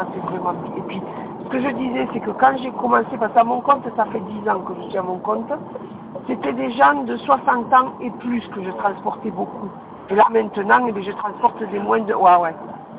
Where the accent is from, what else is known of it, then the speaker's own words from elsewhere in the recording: Toulouse, Occitanie, France; also born or lived in Montpellier; moi je suis toulousaine, hein, je suis pas d'ici. Donc Saint-André, ça fait 21 ans, 23 ans qu'on est dans la région.